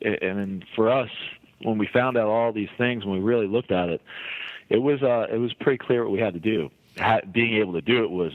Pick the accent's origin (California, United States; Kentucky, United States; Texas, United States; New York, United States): New York, United States; I'm from New York originally.